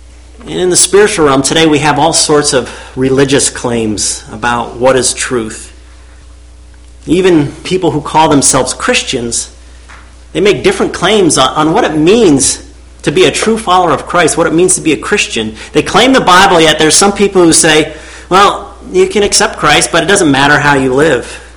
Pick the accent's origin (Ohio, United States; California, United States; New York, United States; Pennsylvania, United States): Pennsylvania, United States; I grew up in Pennsylvania and we lived out in the country where it was just great when there was a moonlit night